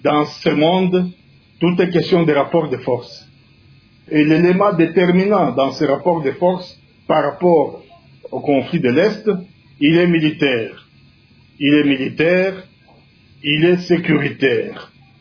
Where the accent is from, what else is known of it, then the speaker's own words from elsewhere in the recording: Kinshasa, DR Congo; le président français est passé chez nous à Kinshasa en mars